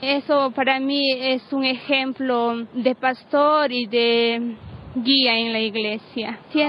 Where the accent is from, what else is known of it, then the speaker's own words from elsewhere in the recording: Peru; Yo soy peruana